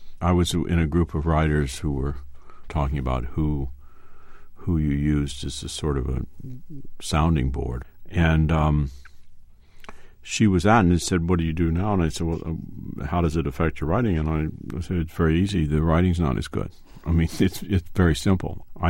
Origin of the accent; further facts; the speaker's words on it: Midwest, United States; It rhymes with tomato, of course, but I'm from the Midwest, and I can't bring myself to say tomato.